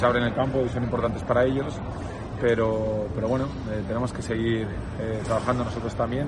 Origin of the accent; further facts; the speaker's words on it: Bilbao, Basque Country, Spain; para nosotros que somos aquí de Vizcaya, Bilbao, pues ganarlo siempre es bonito